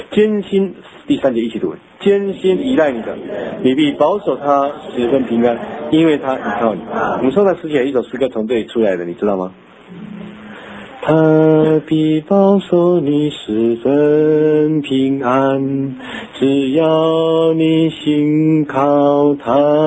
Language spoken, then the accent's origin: Chinese; Taiwan; 我们台湾人讲他个拍一样